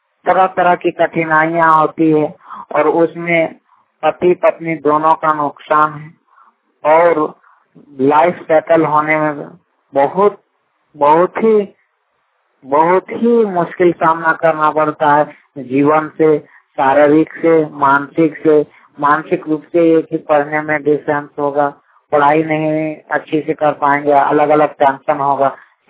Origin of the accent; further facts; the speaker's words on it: Bajiyari, Jharkhand, India; ग्राम बजियारी, post टांगटोना, थाना कसमा, जिला बोकारो का निवासी हूँ।